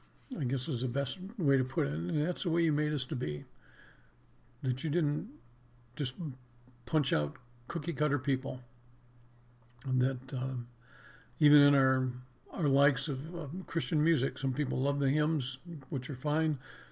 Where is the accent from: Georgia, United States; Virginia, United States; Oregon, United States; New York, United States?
New York, United States; We grew up in Western New York, southwest of Buffalo, where we got over 200 inches of snow a year.